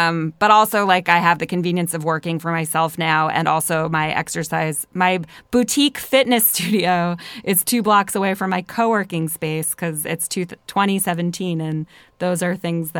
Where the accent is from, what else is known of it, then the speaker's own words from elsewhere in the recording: Pennsylvania, United States; accent: Philadelphia; With my Philadelphia accent.